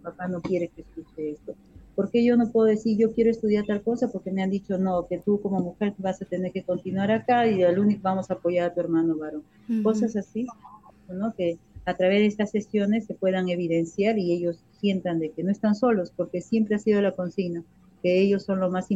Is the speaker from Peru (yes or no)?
yes; Ica, Peru; moved away as an adult; yo que siempre he trabajado también en zona urbana, soy de Ica, y hace 5 años estoy trabajando en la región Ayacucho